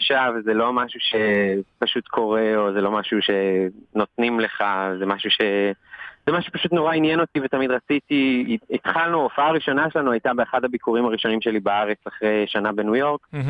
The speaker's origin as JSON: {"language": "Hebrew", "town": "Tel Aviv", "region": "Tel Aviv District", "country": "Israel", "tie": "born or raised there", "moved": "as an adult", "lives_now": "New York, United States", "said": "גדלתי בתל אביב, ניגנתי כינור בתור ילד במרכז המוזיקה ביפו"}